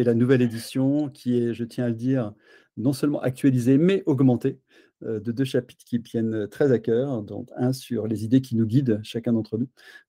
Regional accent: Auvergne-Rhône-Alpes, France; now in Paris, France; Je suis un Auvergnat qui est monté, comme on dit en Auvergne, en général dans le sud de la Loire, faire ses études à Paris

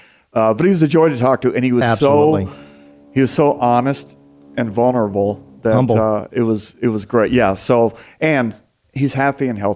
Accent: Avondale, United States; I grew up in Avondale. I lived in Avondale.

